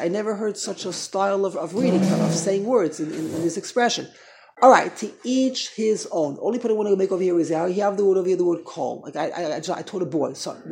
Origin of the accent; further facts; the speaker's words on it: New York City, New York, United States; Now, when I grew up in the Lower East Side, I grew up in MTJ.